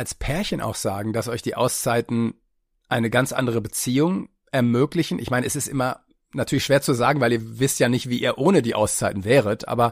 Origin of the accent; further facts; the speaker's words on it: Detmold, North Rhine-Westphalia, Germany; also born or lived in Kiel; Ja, ich in Detmold. Ich komme nämlich auch aus flachem Land, wo es keine Gewässer gibt und bin dann nach Kiel